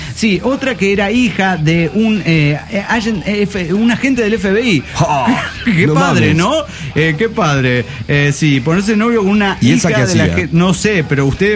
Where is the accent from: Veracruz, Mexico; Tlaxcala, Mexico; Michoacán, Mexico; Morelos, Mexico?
Morelos, Mexico; Cuernavaca; de Cuernavaca, Morelos, México.